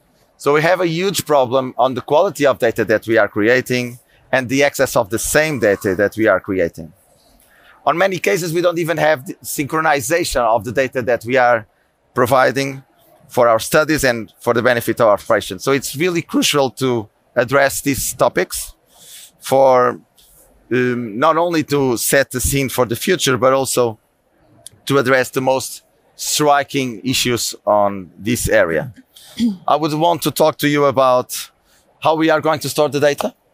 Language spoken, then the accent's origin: English; Portugal; English is a second language; I'm from Portugal